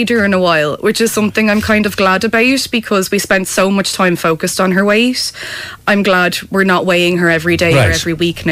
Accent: Dublin, Leinster, Ireland; we're both originally from Dublin

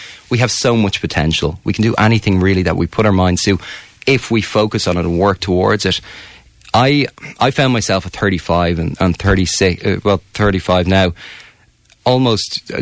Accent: Tallaght, County Dublin, Ireland; I grew up in Dublin 24 in Tala.

